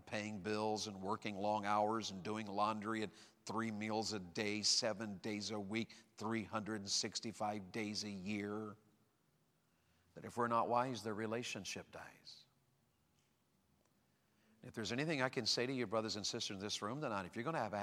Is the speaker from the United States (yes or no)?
yes; Tennessee, United States; She's from Ohio. I'm from Tennessee.